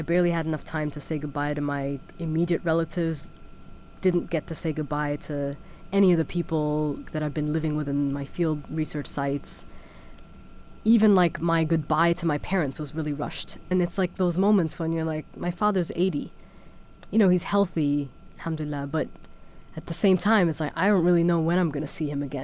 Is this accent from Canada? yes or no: no; Germany; Growing up in Germany in the late 1980s, early 90s